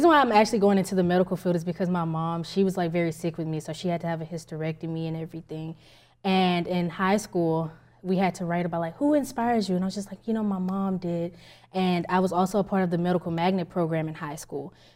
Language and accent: English; Beaumont, Texas, United States; I'm from Beaumont, Texas.